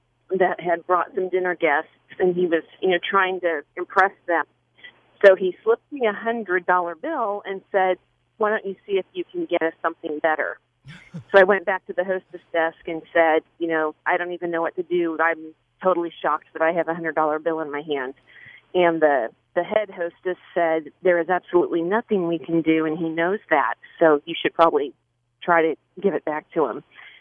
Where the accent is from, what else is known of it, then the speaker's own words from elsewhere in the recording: Kansas City, Missouri, United States; You know, growing up in Kansas City is the best place to be.